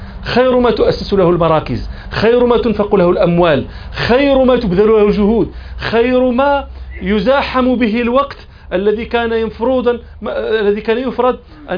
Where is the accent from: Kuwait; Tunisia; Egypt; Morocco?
Morocco; عندنا في المغرب الناس لا تحفظ القرآن من المصحف إنما تحفظه من اللوح